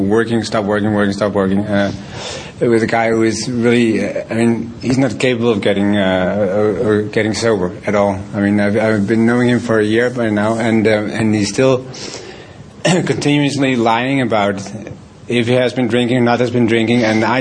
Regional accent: Copenhagen, Capital Region of Denmark, Denmark; English is a second language; I'm an alcoholic from Copenhagen.

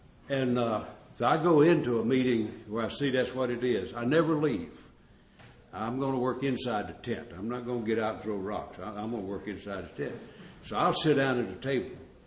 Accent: Southern Pines, North Carolina, United States; from Southern Pine, North Carolina.

